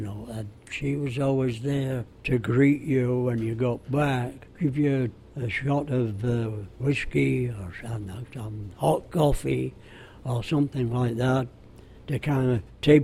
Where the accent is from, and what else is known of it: Bradford, Yorkshire and the Humber, United Kingdom; born or raised there